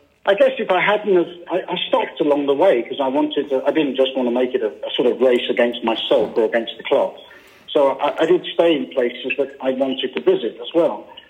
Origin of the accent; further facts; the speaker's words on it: United Kingdom; why I was needing a visa when I'm British and I don't need a visa.